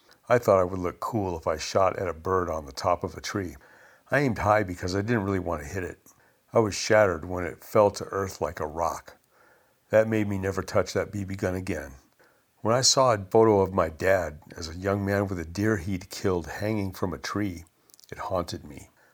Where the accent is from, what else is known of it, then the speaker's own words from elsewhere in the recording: Michigan, United States; now in Santa Cruz, United States; of my life, quote, growing up, unquote, in Michigan. Thankfully, I've spent the rest of my 62 years growing up in Santa Cruz. In Michigan, I spent a lot of time in the woods, in the creek catching frogs and crawdads